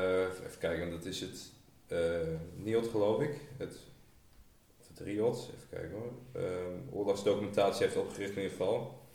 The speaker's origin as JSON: {"language": "Dutch", "country": "Netherlands", "said": "wij zijn als Nederlanders als winnaars uit de Tweede Wereldoorlog gekomen."}